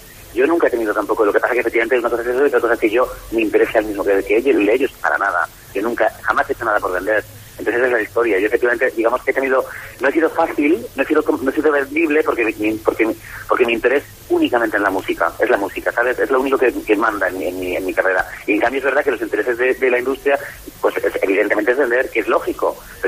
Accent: Madrid, Community of Madrid, Spain; tenía miles de fans persiguiéndome por la calle, casi digamos, en mi pueblo, Madrid.

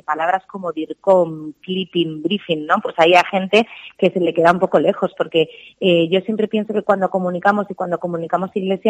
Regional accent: Zamora, Castile and León, Spain; also born or lived in Barcelona; La primera, que soy de Zamora

